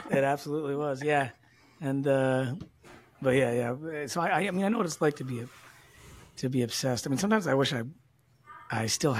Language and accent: English; Minnesota, United States; also born or lived in Wisconsin; I grew up. I grew up in Minnesota, Wisconsin area, and I was huge, like, Packer fan actually.